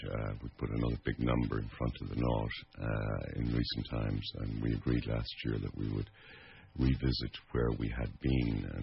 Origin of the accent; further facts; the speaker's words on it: Carrick-on-Shannon, Connacht, Ireland; moved away as an adult; also born or lived in Galway / Donegal; now in Canada; coming from rural Ireland, where I was born in Carrick-in-Shannon and Leitrim, and I lived in Galway and Donegal, rural sounded to me like it was the place to be.